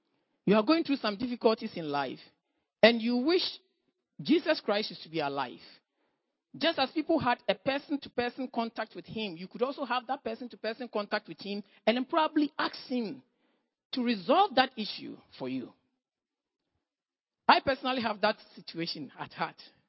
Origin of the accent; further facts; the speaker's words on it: Ghana; I'm a Ghanaian. I'm from Ghana.